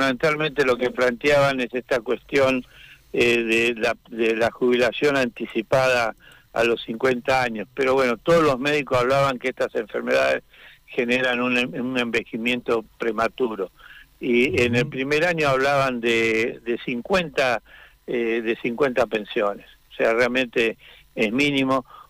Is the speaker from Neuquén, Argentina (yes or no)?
yes; Neuquén, Argentina; a los que somos de Neuquén